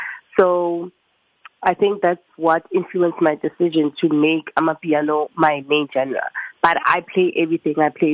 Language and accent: English; South Africa; I think those experiences has made me be so grateful to be born and bred in South Africa.